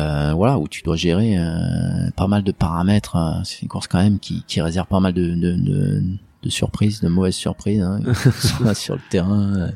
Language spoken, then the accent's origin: French; Lyon, Auvergne-Rhône-Alpes, France; Moi, je suis lyonnais, donc c'est une course. Donc c'est mythique, je pense, en France, mais encore plus à Lyon.